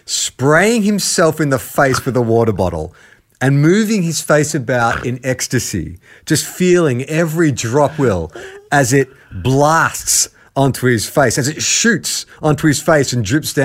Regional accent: Victoria, Australia; growing up in Victoria

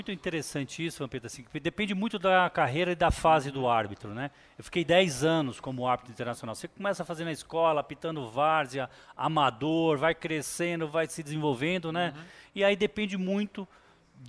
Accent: Urandi, Bahia, Brazil; lá na minha cidade. Eu tenho parentes só na capital, né? E o Vamp sabe, Urandi é perto de Guanambi, que é uma cidadezinha pequenininha, na divisa cidade com Minas.

